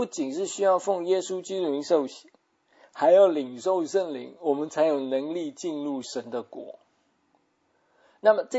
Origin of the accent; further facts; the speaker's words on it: China; 不像我们中国人呢，有这种特性叫做死不认错